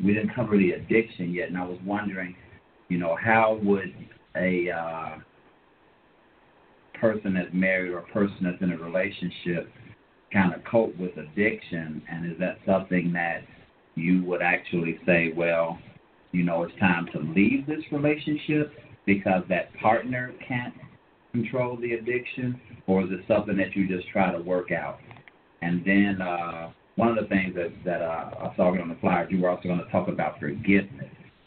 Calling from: Charlotte, North Carolina, United States; from Charlotte, North Carolina.

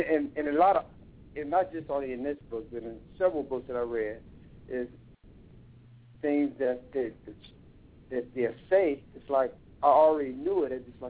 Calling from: Los Angeles, California, United States; I'm calling from Los Angeles.

